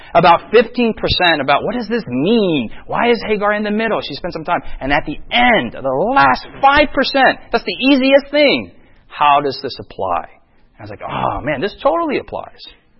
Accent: United States; I'm an American. I talk loud on the subway. I'm going to talk with my English accent.

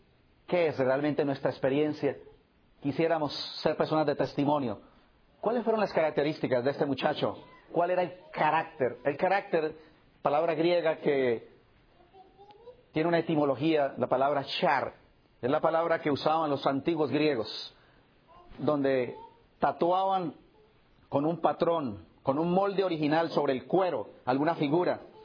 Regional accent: Colombia; Pero piense por un momento en lo que significa, por ejemplo, en mi país, la triste experiencia del secuestro. Hay decenas y centenares de colombianos y gente en el mundo que ha sido secuestrada.

